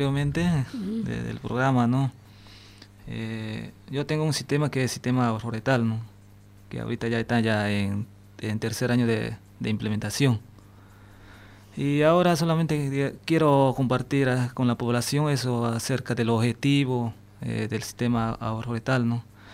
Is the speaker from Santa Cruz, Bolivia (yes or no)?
yes; Santa Cruz, Bolivia; Yo vengo de la provincia de Guarayo, ¿no?